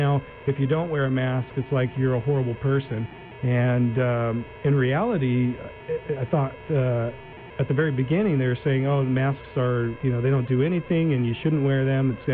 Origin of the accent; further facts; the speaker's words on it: Willcox, Arizona, United States; I didn't grow up in Yuma. I grew up in Wilcox, which is on the other side of the state.